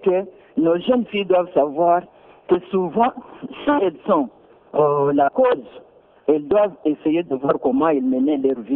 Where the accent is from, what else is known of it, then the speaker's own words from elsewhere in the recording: DR Congo; Bon, je crois que le problème d'enfant, en tant qu'Africain, particulièrement en tant que Congolais